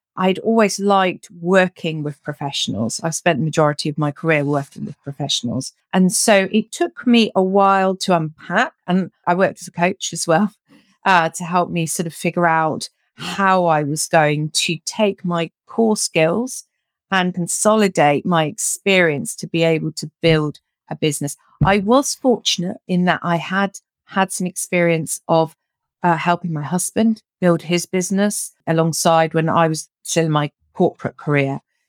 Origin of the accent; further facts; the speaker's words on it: United Kingdom; I'm based in the UK. I'm a Brit by background, although I've lived all over the place. I spent 25 years predominantly working in financial services in the City of London.